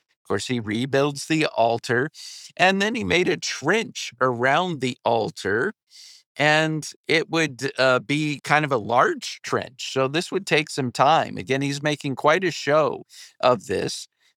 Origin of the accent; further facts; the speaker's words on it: Virginia, United States; Okay, I grew up in Virginia. I grew up in a Baptist Sunday school class. And all my life, my parents brought me to church.